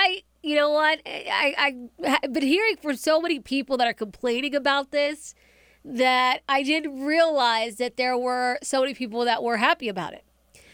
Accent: Accokeek, Maryland, United States; Look, you guys know I grew up in Southern Maryland in Accokeek.

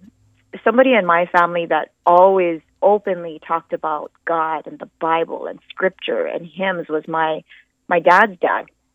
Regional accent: Mililani, Hawaii, United States; Right here in Hawaii, in Mililani.

